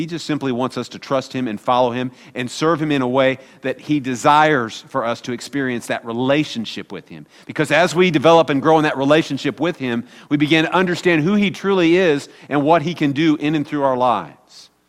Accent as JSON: {"language": "English", "region": "Midwest", "country": "United States", "tie": "born or raised there", "said": "Now, I grew up in the Midwest, as many of you know, and I'm a Chiefs fan"}